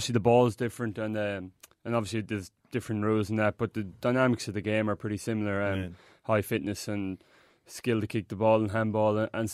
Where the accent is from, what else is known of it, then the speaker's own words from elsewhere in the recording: Tipperary, Munster, Ireland; I'm from the Midlands of Ireland, a place called Tipperary.